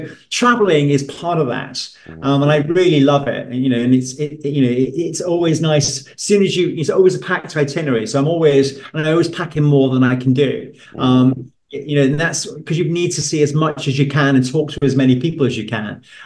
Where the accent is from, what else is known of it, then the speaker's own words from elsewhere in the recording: Manchester, North West England, United Kingdom; I grew up in Manchester, and you know, my parents didn't have much money. You know, my mum brought us up, and you know, I didn't go abroad till I was 17, 18.